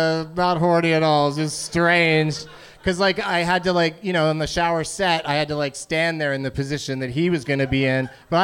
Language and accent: English; San Diego, California, United States; I grew up in San Diego, moved to L.A., out of junior college, and did like about a year or two of extra work